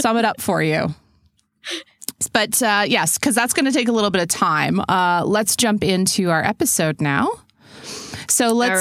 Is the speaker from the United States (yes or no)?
no; Canada; Well, we're Canadian, so it's practically Mexico at this point.